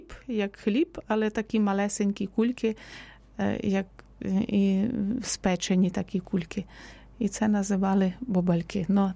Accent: Zakarpattia Oblast, Ukraine; now in Kyiv, Ukraine; Наприклад, я родом із Закарпаття, і там також не є не кількість важлива.

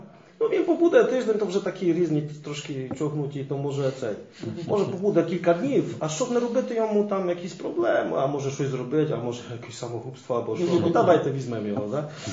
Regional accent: Rzeszów, Subcarpathian Voivodeship, Poland; Я сам із Жешова в Польщі

